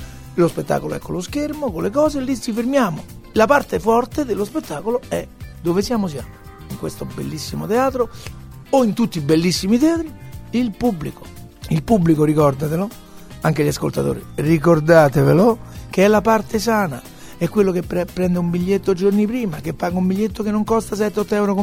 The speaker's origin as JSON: {"language": "Italian", "town": "Rome", "region": "Lazio", "country": "Italy", "said": "No, romano, quello romano."}